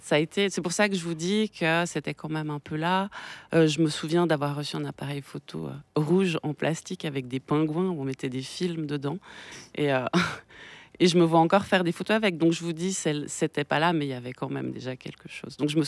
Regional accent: Geneva, Switzerland; now in Lausanne, Switzerland; j'ai grandi à Genève et je suis venue donc à Lausanne pour étudier.

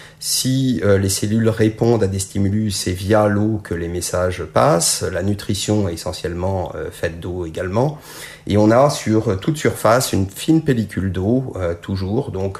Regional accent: Normandy, France; j'ai grandi en Normandie, dans une belle propriété familiale

